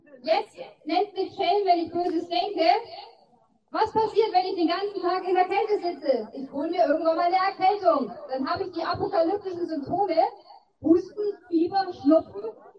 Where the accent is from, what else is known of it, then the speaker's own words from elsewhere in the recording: Aichach-Friedberg, Bavaria, Germany; Ich komme aus Eichhardt-Friedberg.